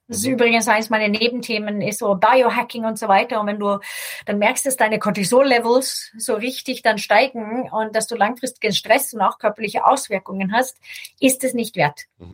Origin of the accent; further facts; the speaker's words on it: Sweden; German is a second language; Aber ich bin ja schwedisch verdrahtet im Gehirn, also wirklich nur rein grammatikalisch.